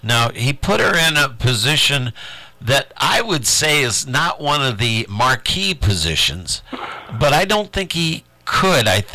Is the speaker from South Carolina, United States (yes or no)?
no; South Bend, Indiana, United States; I think of South Bend, Indiana as my hometown from a long time ago.